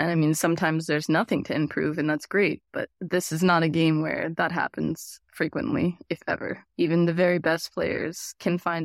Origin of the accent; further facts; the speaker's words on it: Las Vegas, Nevada, United States; But being in a blizzard, I grew up in Vegas. It was a little scary.